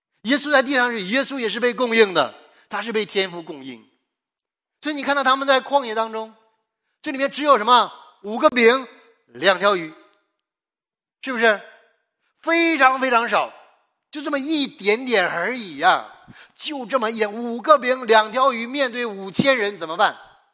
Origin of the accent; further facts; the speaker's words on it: Northeast China, China; 我是东北人啊，你知道我们东北人点菜去饭店呢